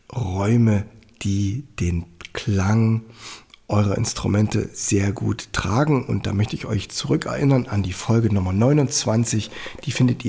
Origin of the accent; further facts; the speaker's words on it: Annaberg-Buchholz, Saxony, Germany; in Annaberg-Buchholz, meiner Heimatstadt